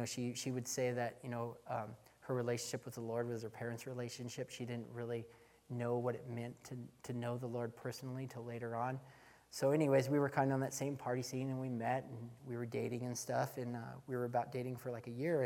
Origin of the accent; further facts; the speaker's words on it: Oregon, United States; I remember being invited down there because I'm from Southern Oregon and going to church out there and same type of thing.